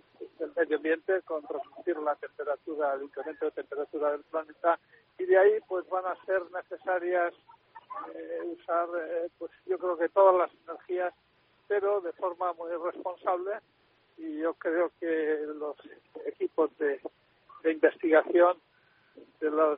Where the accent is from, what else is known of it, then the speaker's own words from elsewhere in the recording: La Rioja, Spain; constituye para mí pues una de mis mayores satisfacciones, como riojano, recibir este reconocimiento.